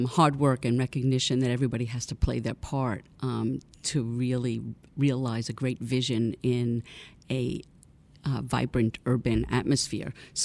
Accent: New York, United States; I grew up on Long Island, but loved coming into the city as a teenager.

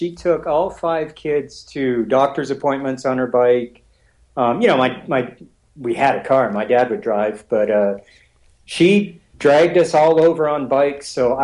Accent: North Dakota, United States; also born or lived in Columbus, Ohio; My siblings and I had the gift of boredom growing up in North Dakota. So now none of us live there

